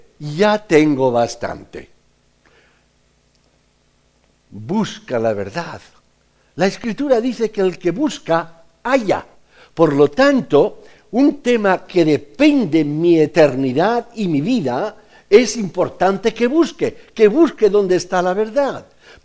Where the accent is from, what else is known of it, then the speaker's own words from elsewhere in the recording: Valencian Community, Spain; ¿Sabéis que vengo de Valencia, sí o sí?